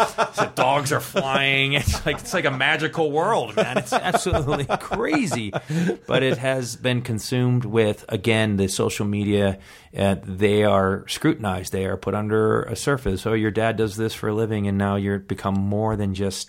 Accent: East Coast, United States; You know, like growing up in the East Coast, the winters, how tough it is.

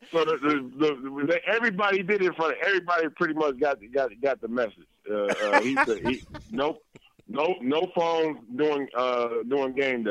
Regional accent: Oakland, California, United States; hey, I'm from Oakland. You know, we dreamers, we tough and everything

